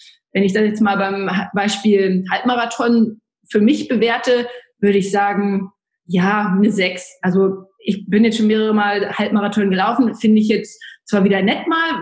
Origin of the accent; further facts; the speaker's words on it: Braunschweig, Lower Saxony, Germany; also born or lived in Bavaria; ich komme aus Braunschweig, aus Niedersachsen. Da bin ich jetzt kürzlich wieder hingezogen. Ich hatte ein paar Stationen, war zwischenzeitlich auch mal in Bayern, bei dir ganz in der Nähe und im Ausland und bin jetzt wieder in meine alte Heimat zurückgezogen und fühle mich hier ganz wohl.